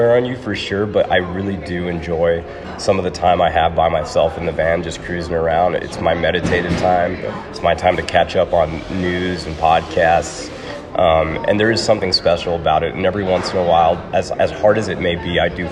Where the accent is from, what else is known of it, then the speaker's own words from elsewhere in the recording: Laredo, Texas, United States; I grew up in Laredo, Texas.